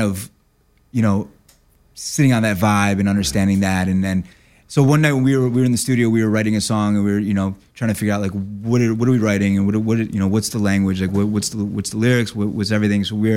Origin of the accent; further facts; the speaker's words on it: Cleveland, Ohio, United States; I mean, I'm from Cleveland, Ohio, originally.